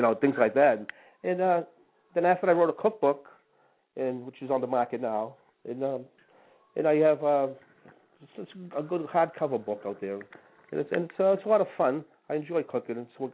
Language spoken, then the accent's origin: English; Boston, Massachusetts, United States; I told them where I grew up and my nationality, and I grew up in Boston in the North End, the Italian section